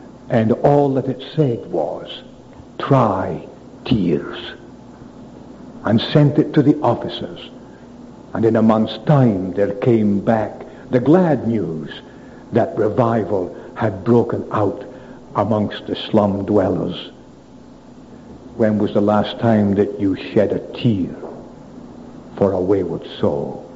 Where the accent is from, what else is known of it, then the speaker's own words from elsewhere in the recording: Scotland, United Kingdom; Being a Scot at this time, I couldn't pass without mentioning David Livingstone